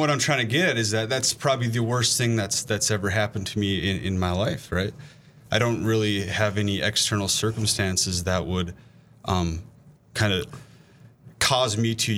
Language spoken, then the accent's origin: English; Bismarck, North Dakota, United States; I'm from Bismarck, North Dakota.